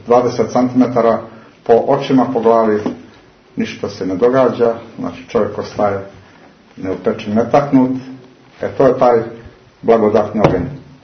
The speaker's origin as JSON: {"language": "Serbian", "country": "Montenegro", "said": "kako se kod nas u Morače kaže"}